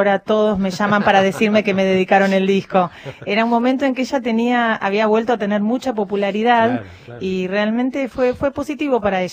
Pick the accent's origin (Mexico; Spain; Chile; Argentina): Argentina; Ramos Mejía, Buenos Aires Province; Soy de Ramos Mejía, me crié en un barrio, la calle era de tierra, ahora es una ciudad, pero...